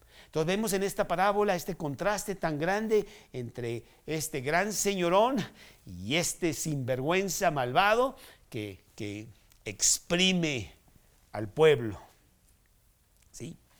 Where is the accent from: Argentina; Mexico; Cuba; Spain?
Mexico; así decimos nosotros, somos mexicanos y esa es nuestra manera de decir las cosas.